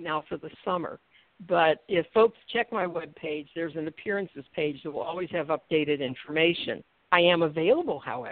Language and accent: English; Brownsville, Pennsylvania, United States; It's a little town called Brownsville. And I rarely find people who know it. In the southwestern corner of the state between West Virginia and Maryland, down in that corner.